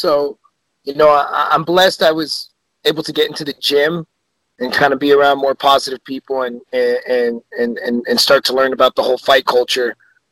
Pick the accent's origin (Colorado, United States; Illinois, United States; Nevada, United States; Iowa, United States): Nevada, United States; Las Vegas; also born or lived in Biloxi / Tucson; but I was born in Biloxi, Mississippi. We lived in Arizona for a little bit, Tucson, and then we moved to Vegas about 2002.